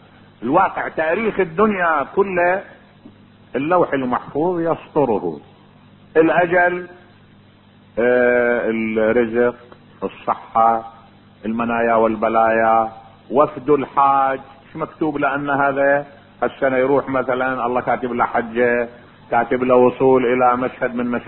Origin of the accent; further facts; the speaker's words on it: Najaf, Najaf Governorate, Iraq; قال لي انت منين؟ قلت له انا والله من العراق. قال لي من اي بلد؟ من النجف.